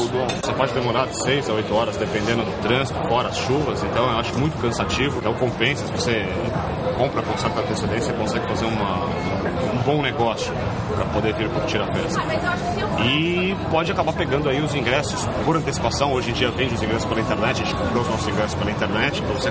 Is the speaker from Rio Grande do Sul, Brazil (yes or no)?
no; São Paulo, Brazil; a gente tá falando porque nós somos de São Paulo